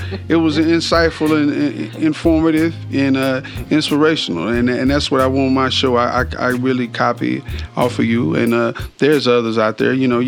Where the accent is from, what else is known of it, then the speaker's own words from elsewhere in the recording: Dallas, Texas, United States; I'm way from Dallas, Texas, to come here, and this man has motivated me to come here to Colorado, man.